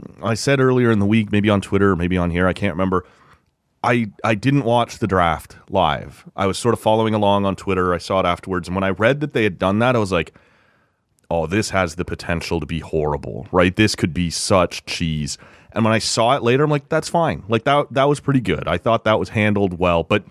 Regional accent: Oshawa, Ontario, Canada; I grew up in Oshawa where he starred as a junior, was a fan of his even while he was on the island.

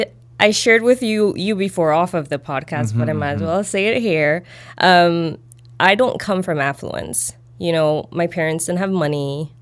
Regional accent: St. Lucia; moved away as an adult; now in Chicago, United States; I grew up in St. Lucia. I was raised there. I went to school, community college. My family is still there.

